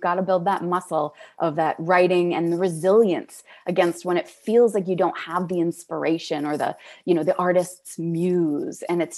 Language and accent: English; Canada; I'm a Canadian.